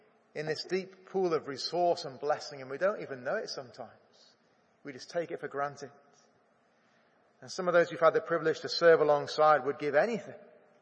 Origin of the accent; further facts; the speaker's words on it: United Kingdom; We're not saying we're better because we're British or something like that.